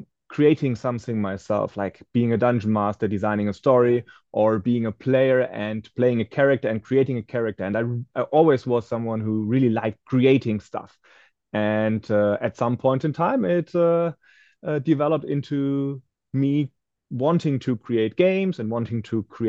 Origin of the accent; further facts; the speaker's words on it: Frankfurt, Hesse, Germany; English is a second language; So I'm in from Frankfurt, around Frankfurt in Germany.